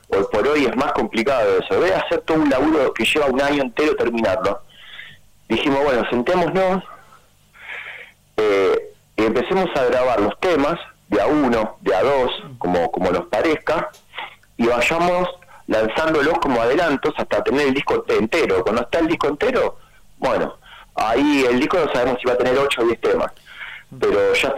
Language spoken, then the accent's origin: Spanish; Buenos Aires, Argentina; Yo actualmente estoy viviendo en el barrio de Almagro, pero de toda mi vida, y crecí en La Boca.